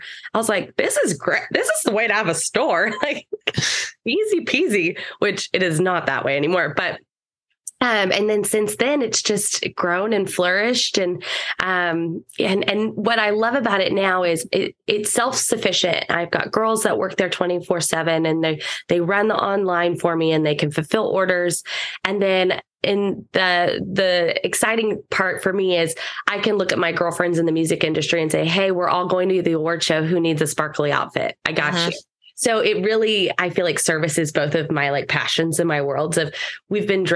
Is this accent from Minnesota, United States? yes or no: no; Dallas, Texas, United States; So like you said earlier, I'm born and raised in Dallas. I've always lived in DFW.